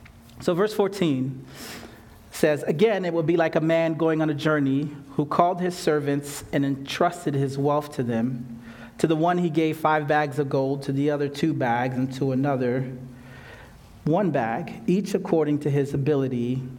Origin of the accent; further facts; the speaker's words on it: Philadelphia, Pennsylvania, United States; I was raised in Philadelphia, so there's like this big city, 1.5 million people. And then I moved to this small city, about 10,000 people and 1.5 million chickens.